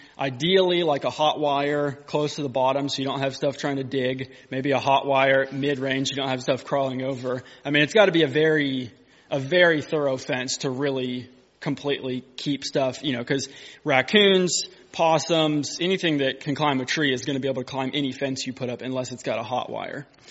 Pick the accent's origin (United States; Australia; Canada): United States; Tennessee; I'm from Middle Tennessee. We have a farm there, Bountiful Blessings Farm.